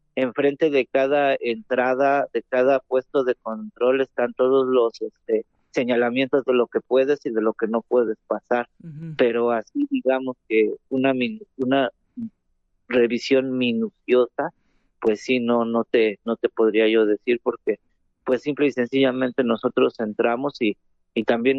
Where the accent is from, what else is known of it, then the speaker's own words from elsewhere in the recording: San Martín, State of Mexico, Mexico; porque pues soy nativo del Valle, soy de San Martín.